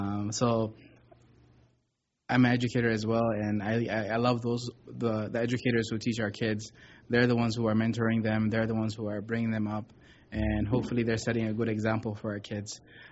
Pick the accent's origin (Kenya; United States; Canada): Kenya; moved away; also born or lived in Mogadishu, Somalia; I originally come from Mogadishu, Somalia. It's where I was born. I was raised in Kenya, and came here in 96.